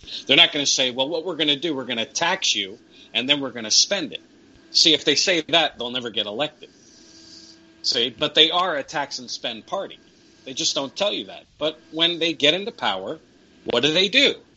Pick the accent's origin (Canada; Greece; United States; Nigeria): Canada; I'm a Canadian patriot.